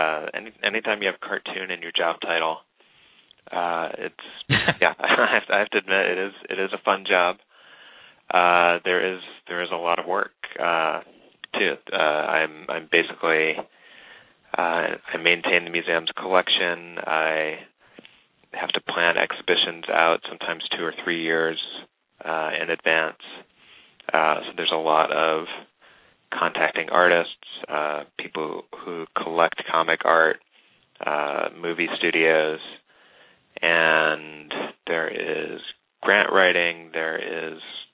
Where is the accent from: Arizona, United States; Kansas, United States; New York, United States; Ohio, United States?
Ohio, United States; I grew up in Ohio. Went to proud graduate of Wellington High School, and went to Colorado College and studied fine art.